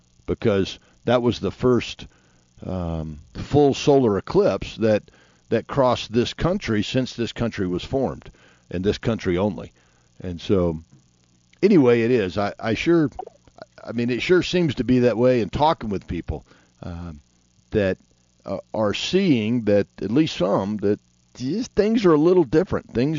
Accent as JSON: {"language": "English", "region": "Florida", "country": "United States", "tie": "born or raised there", "also_born_or_lived": "Carolinas", "said": "when I grew up in Florida and even in the Carolinas, I spent time"}